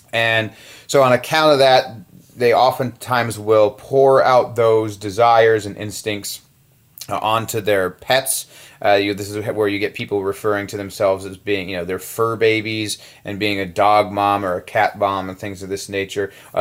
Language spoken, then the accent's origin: English; Indianapolis, Indiana, United States; So I'm from Indianapolis, which is just a beautiful, wonderful, fantastic Midwestern city.